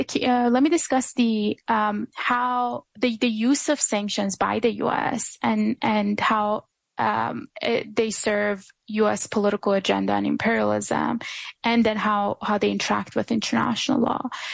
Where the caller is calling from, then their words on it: Ottawa, Ontario, Canada; such as Canada, I'm calling from Ottawa today